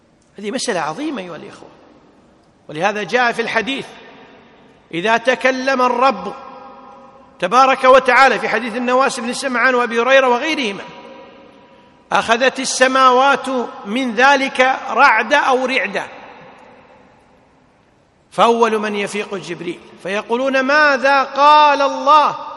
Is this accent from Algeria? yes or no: no; Kuwait; مثل ما يقولون عندنا بالكويت خليك قد الكلمة هذه